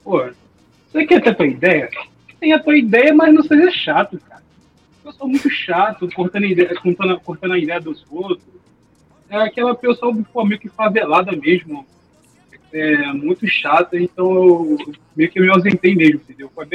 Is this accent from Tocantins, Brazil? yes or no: no; Rio de Janeiro, Brazil; Cara, eu acho que não, velho. Eu sou do Rio de Janeiro. Primeiro, eu sou do Rio de Janeiro.